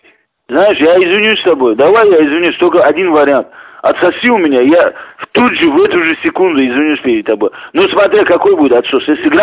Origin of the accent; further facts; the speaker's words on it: Makhachkala, Dagestan, Russia; Я из Махачкалы, земляк.